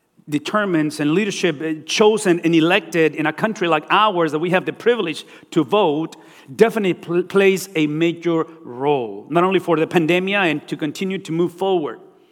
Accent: Texas, United States; I'm a Texan, so I just said fix.

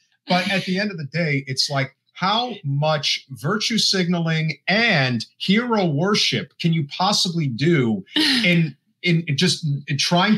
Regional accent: New Jersey, United States; From my home state of New Jersey

